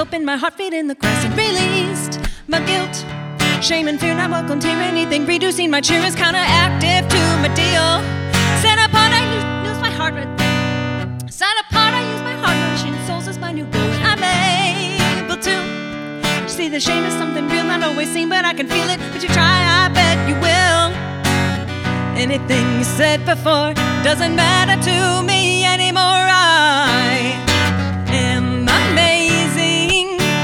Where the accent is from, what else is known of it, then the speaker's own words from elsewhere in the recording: Manitowoc, Wisconsin, United States; now in Madison, United States; And I was born and raised in Wisconsin, in Manitowoc, but I feel like I'm spiritually reborn here in Madison.